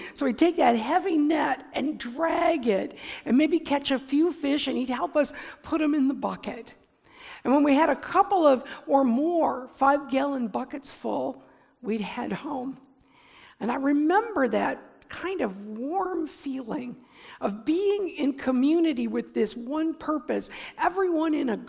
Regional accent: Michigan, United States; we were raised on Lake Huron, we'd drive to a creek that emptied into the lake, maybe Mill Creek or Birch Creek or one of the others up or down the shore near Lexington.

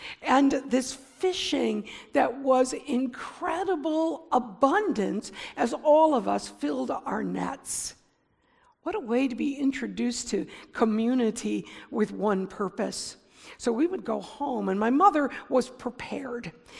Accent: Michigan, United States; we were raised on Lake Huron, we'd drive to a creek that emptied into the lake, maybe Mill Creek or Birch Creek or one of the others up or down the shore near Lexington.

